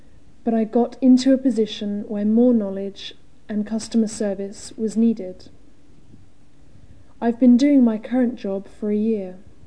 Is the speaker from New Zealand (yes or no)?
yes; New Zealand; I come from New Zealand and I'm 27.